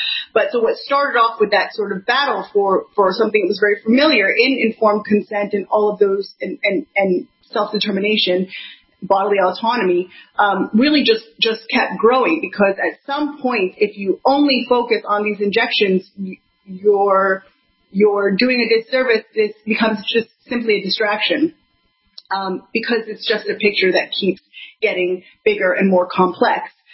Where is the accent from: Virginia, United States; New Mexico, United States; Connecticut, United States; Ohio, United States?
Virginia, United States; Yeah, I'm American also. I grew up just outside D.C. in the Virginia side, and I studied anthropology.